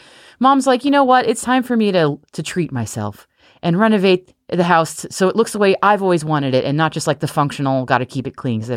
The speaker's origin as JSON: {"language": "English", "region": "Massachusetts", "country": "United States", "said": "Again, I'm not from the South. I have no right to say y'all. I'm from Massachusetts. We don't say that."}